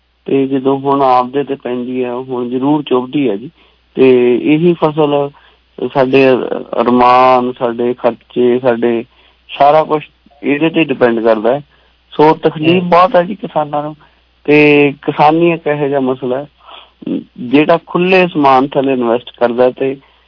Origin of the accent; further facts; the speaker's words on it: Punjab, India; ਮੇਰੇ ਪਿੰਡ ਨੇੜੇ ਕੇਸਰ ਸਿੰਘ ਵਾਲਾ ਭਗਤੇ ਭਾਈ ਦੇ ਕੁਛ ਪਿੰਡ ਹੈਗੇ ਆ